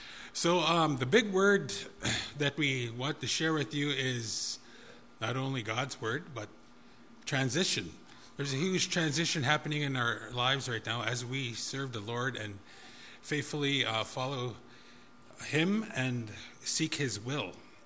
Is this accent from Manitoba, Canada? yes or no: yes; Opaskwayak Cree Nation, Manitoba, Canada; we come from Opaskwayak Cree Nation.